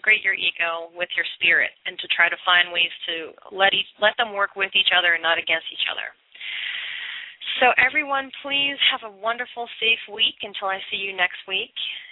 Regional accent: Boston, Massachusetts, United States; now in San Antonio, United States; Yes, I actually live in San Antonio, but I'm originally from Boston, which, you know, explains the attitude.

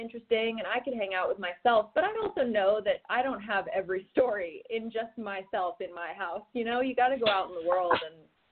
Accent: San Francisco, California, United States; You know, I'm from the Bay Area. I'm from San Francisco.

